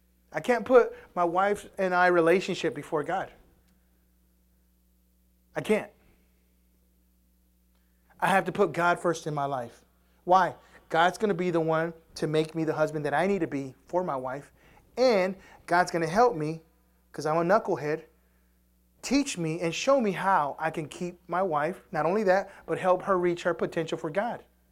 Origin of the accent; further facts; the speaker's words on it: Houston, Texas, United States; I'm from Houston, amen.